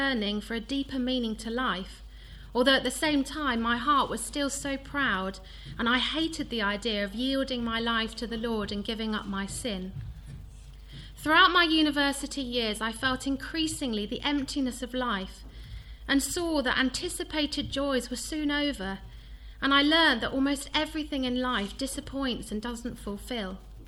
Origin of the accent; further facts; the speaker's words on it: South West England, United Kingdom; I was brought up in South Gloucestershire. My parents were nominal Christians, and my father's family had been part of the Exclusive Brethren until the late 1960s.